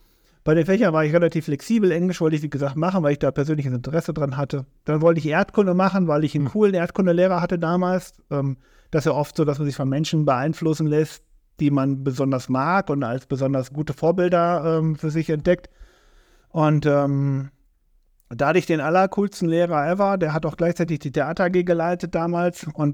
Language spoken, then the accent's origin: German; Bielefeld, North Rhine-Westphalia, Germany; born or raised there; also born or lived in Krefeld